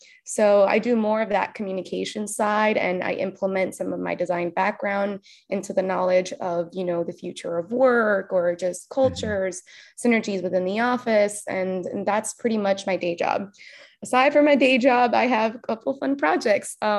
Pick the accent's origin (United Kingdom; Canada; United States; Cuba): Cuba; I'm very, very, very Cuban. I was born in Cuba. My family like only speaks Spanish for the most part.